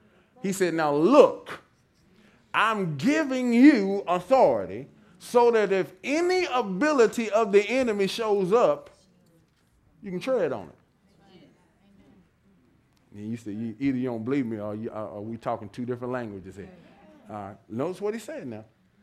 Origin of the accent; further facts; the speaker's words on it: the South, United States; I'm from the South, so I understand how this works.